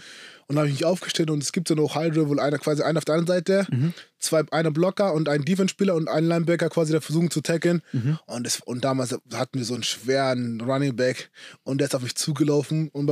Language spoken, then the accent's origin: German; Munich, Bavaria, Germany; Also ich komme aus München, geboren, aufgewachsen, Münchner Kittel.